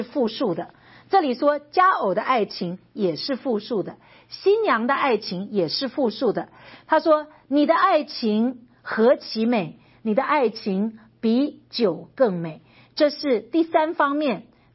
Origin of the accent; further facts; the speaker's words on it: China; 所以你看到我们中国人说回眸一笑什么百媚生